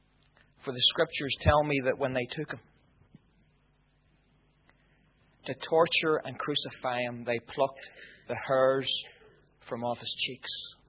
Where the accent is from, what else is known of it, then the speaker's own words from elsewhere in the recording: Northern Ireland, United Kingdom; as a Protestant growing up in Northern Ireland